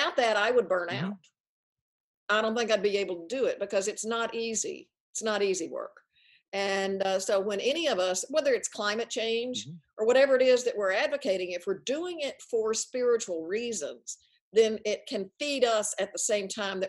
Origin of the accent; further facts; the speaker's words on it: the South, United States; When I grew up in the Bible Belt, I was religious